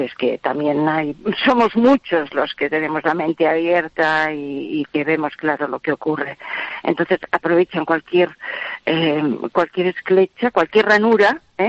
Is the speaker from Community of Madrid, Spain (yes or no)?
no; Barcelona, Catalonia, Spain; soy nacionalista, no soy independentista, amo mi tierra y punto. Soy de Barcelona